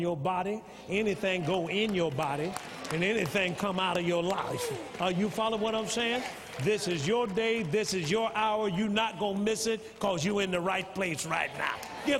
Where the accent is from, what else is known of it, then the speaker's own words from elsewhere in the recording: Tuskegee, Alabama, United States; as a child, I was brought up in Alabama, in Tuskegee, and my dad and mom took me to church.